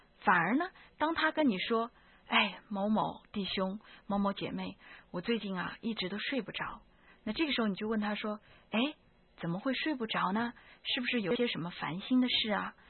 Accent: China; 就按照我们中国人的规矩来看看

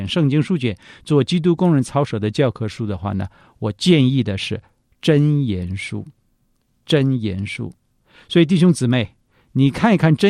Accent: China; 圣经里面犹太人的观点的用词，我们中国人不应该这样用。

